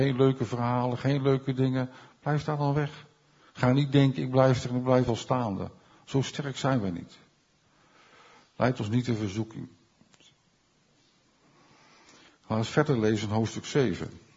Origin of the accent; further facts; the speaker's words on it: Rotterdam, South Holland, Netherlands; Ik kom uit Rotterdam.